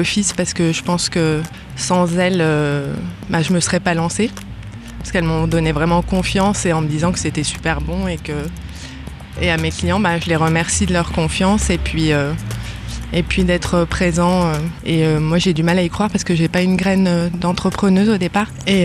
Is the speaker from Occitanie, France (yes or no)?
no; Argentière, Auvergne-Rhône-Alpes, France; now in Servoz, France; j'habite à Servoze depuis 15 ans. Je suis originaire de la vallée dans le sens où j'ai grandi à Argentière. Mes parents avaient un restaurant à Argentière qui était le restaurant chez Luigi. Et donc, j'ai toujours vécu avec un papa donc italien